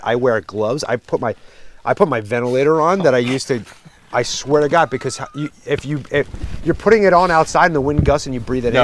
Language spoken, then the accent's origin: English; New York, United States; Because growing up on Long Island, it's like always in the back here.